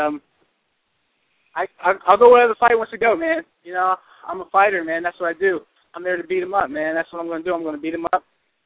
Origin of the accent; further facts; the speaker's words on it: Ohio, United States; I'm from Ohio, so you know that's where we're going.